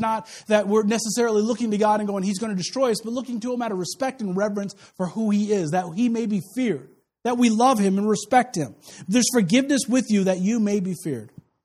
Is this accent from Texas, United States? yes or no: no; Kansas City, Missouri, United States; I love barbecue. I'm from Kansas City. I love it a lot.